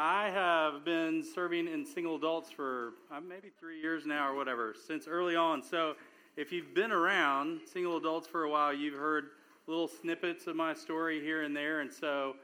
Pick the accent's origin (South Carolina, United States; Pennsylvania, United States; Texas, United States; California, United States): Texas, United States; Dallas; So I grew up here in Dallas, and I went to high school at Lake Highlands, graduated.